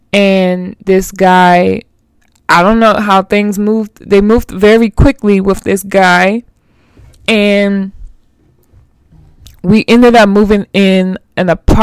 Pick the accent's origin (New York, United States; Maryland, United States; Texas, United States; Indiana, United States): Maryland, United States; Landover; So if you don't know, I am from Maryland. I grew up in Maryland. I grew up in Palmer Park, Maryland, Landover, Maryland, for majority of my life.